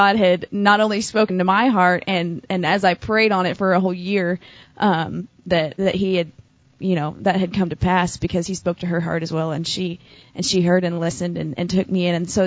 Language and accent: English; Lebanon, Oregon, United States; But so I'm originally from Lebanon, Oregon, and it's a small town in Oregon, and I was born and raised there